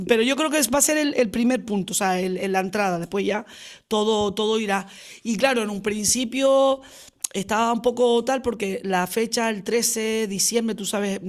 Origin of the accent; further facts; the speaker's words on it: La Orotava, Canary Islands, Spain; yo me siento muy querida por la gente de La Orotava, que es mi pueblo